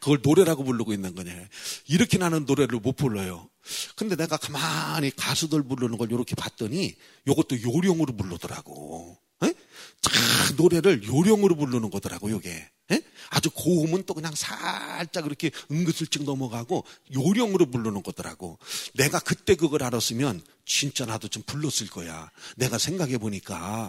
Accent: Chungcheong, South Korea; 멍청도라 그래야 괜찮으니까. 거기가 내 고향이니까 괜찮아.

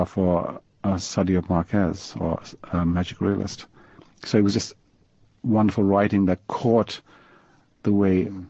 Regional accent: Sri Lanka; it could describe the landscape I grew up in Sri Lanka.

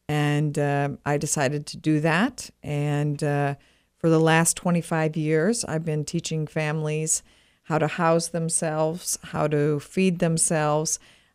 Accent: Minnesota, United States; I have two children. I grew up in Minnesota.

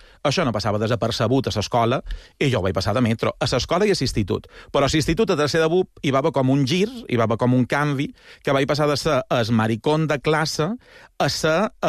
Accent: Palma, Balearic Islands, Spain; el que va ser el meu barri de tota la vida, que era Can Redó

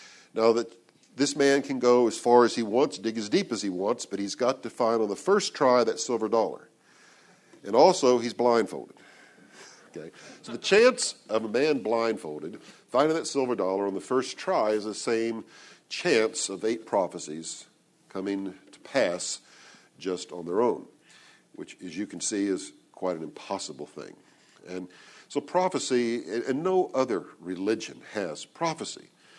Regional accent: Texas, United States; I'm from Texas, so I use Texas, the biggest state.

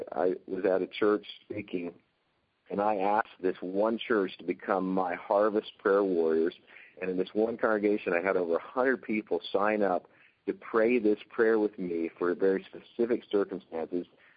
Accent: Kansas, United States; now in Canada; I grew up in Kansas. I've been in Canada now for 10 and a half years.

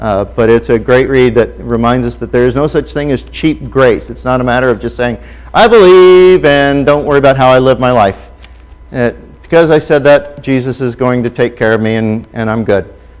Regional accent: Ireland; it's got an Irish tune, and I'm Irish.

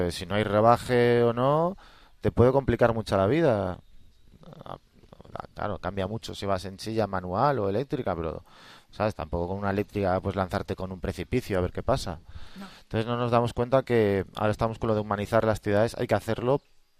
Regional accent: Vigo, Galicia, Spain; y yo vengo de Vigo, que es la ciudad de las cuestas.

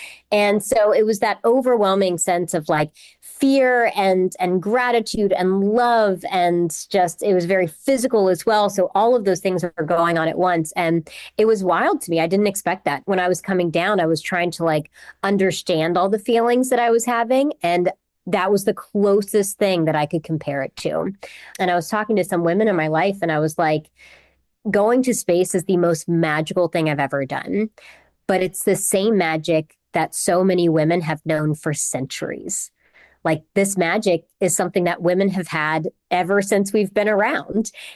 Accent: West Virginia, United States; Yeah, so I'm from West Virginia, and my dad is also from West Virginia.

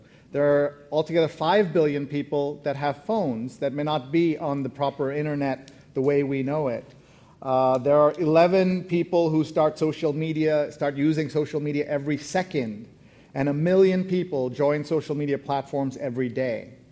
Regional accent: New York, United States; I'm here from New York, and I love coming to Boston, and I'm here just for a few hours

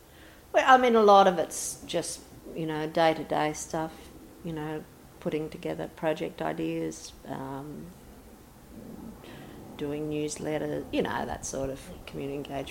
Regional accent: Gilgandra, New South Wales, Australia; I never knew it was box woodland out when I grew up in Gilgandra

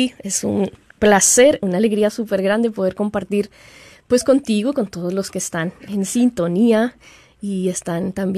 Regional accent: Puerto Montt, Los Lagos, Chile; also born or lived in Santiago; Ahí crecí, ahí viví, ahí comencé mi vida de fe. Yo nací en Santiago de Chile, en la capital, pero en realidad mi vida, mi historia comenzó en el sur de Chile, Puerto Montt.

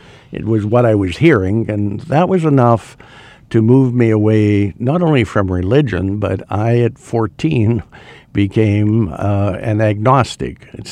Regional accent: Pittsburgh, Pennsylvania, United States; Well, I was raised in the Pittsburgh, Pennsylvania area. My family and I were members of the Serbian Eastern Orthodox Church.

